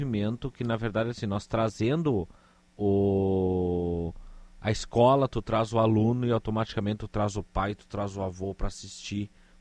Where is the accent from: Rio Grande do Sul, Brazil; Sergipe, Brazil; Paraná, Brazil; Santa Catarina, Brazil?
Rio Grande do Sul, Brazil; independente de você ser tradicionalista ou não, nós somos rio-grandenses